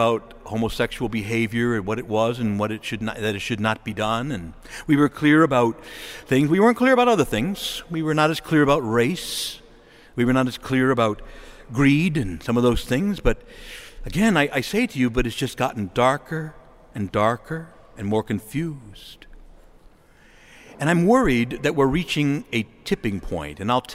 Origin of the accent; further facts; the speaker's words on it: United States; I speak to you, first of all, as a Christian and a Catholic, but I also speak to you as an American. And I love our country.